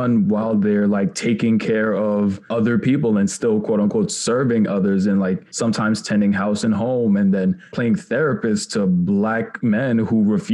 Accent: Cameroon; moved away; We moved from Cameroon in 2009. I saw her have to raise us.

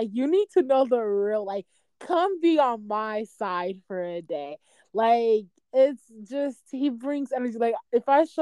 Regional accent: Nigeria; accent: Nigerian; English is a second language; Please don't mind my English. I'm Nigerian. I got the accent.

